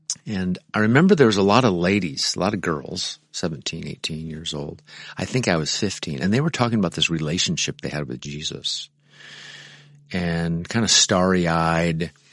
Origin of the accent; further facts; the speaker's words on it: Omaha, Nebraska, United States; There wasn't much difference between the Catholics and the Lutherans where I grew up in Omaha, Nebraska.